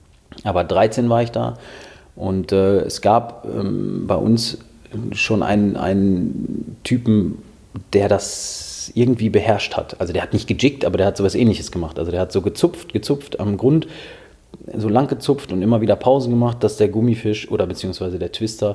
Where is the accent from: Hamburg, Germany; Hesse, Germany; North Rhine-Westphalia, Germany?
North Rhine-Westphalia, Germany; Minden; Ich komme ja aus Minden und Minden liegt an der Weser.